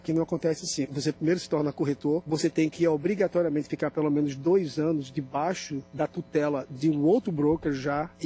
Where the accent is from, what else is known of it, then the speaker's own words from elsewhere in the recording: Recife, Pernambuco, Brazil; Gosto muito da minha terra, gosto dos meus amigos e gosto da minha comida, das comidas típicas, gosto da praia.